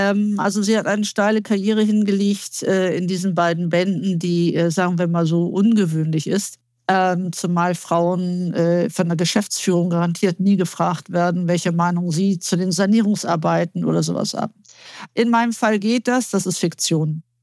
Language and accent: German; Hamburg, Germany; born there; ich bin gebürtige Hamburgerin. Also ich bin eine Hanseatin mit Leib und Seele, auch wenn ich aktuell in der Nähe von Hamburg wohne und nicht direkt in Hamburg.